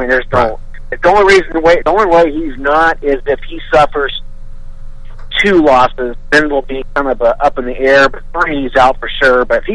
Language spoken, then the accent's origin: English; West Coast, United States; And I'm from the West Coast. I'm a Pac-12 guy